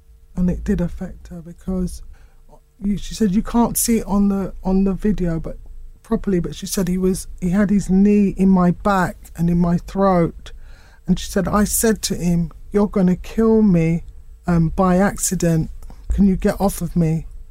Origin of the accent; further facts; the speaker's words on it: United Kingdom; she was born here. I was born here. We're British